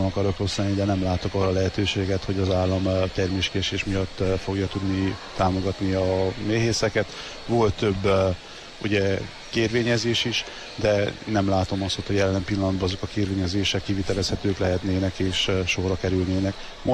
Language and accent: Hungarian; Székely Land, Romania; a magyarországi piac is ezáltal részesülhet azokból a termékekből, amelyeket nálunk otthon Székelyföldön állítanak elő